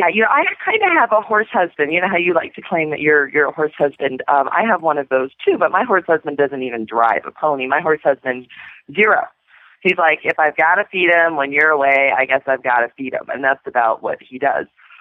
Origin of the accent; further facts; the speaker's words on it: Aurora, Colorado, United States; from Aurora, Colorado